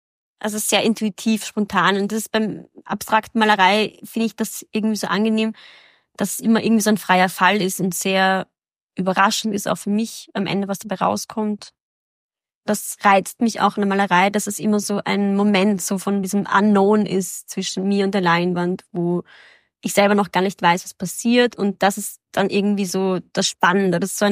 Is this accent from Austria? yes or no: yes; Graz, Styria, Austria; born there; now in Vienna, Austria; Ich bin in Graz geboren und lebe seit 10 Jahren in Wien.